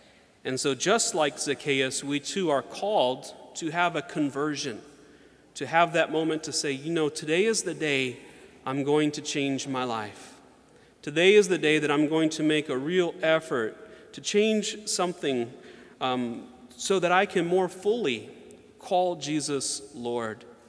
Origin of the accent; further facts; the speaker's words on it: Georgia, United States; when I was a boy, I used to love to climb trees growing up in Georgia.